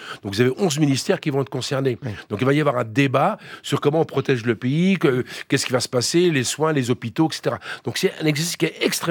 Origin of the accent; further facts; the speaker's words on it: Brittany, France; je suis breton, donc on peut gérer ça différemment.